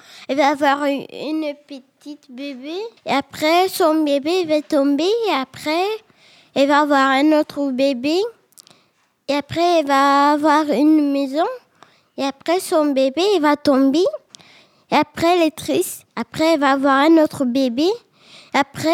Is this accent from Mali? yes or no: yes; Mali; j'ai 7 ans, je viens du Mali.